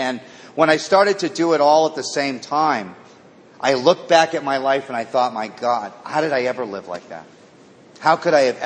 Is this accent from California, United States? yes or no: yes; Malibu, California, United States; born or raised there